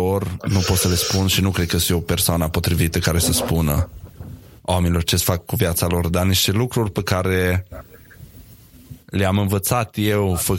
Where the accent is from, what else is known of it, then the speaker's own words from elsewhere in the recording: Romania; că ne place nouă așa ca și români să facem proști pe toată lumea și în stânga și în dreapta și cred că asta e una dintre marile minusuri care ne ține pe noi ca și popor în spate.